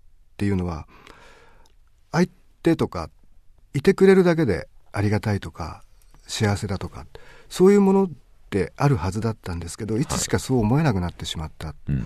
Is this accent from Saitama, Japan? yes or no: yes; Saitama, Japan; 例えば僕はまあ、埼玉出身で、まあ、東京から近いといえば近いんですけど